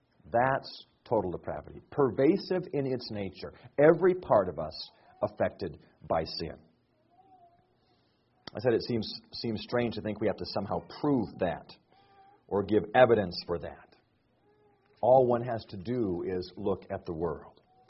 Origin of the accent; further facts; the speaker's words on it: Lynden, Washington, United States; I grew up in Linden, Washington, a small town in many ways very similar to Sioux Center.